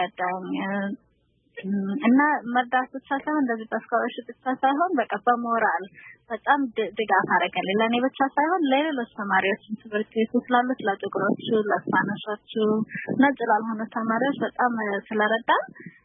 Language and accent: Amharic; Arlington, Virginia, United States; also born or lived in Ethiopia; now in New York, United States; 27 ዓመቴ ነው። ኢትዮጵያ ተወልጄ በ27 ወደዚህ ሀገር የመጣሁት ልክ እንደመጣሁኝ ያው አርሊንግተን ቨርጂኒያ ዲሲ አካባቢ ነው ያደኩት። አሁን ደግሞ የምኖረው ኒውዮርክ ነው።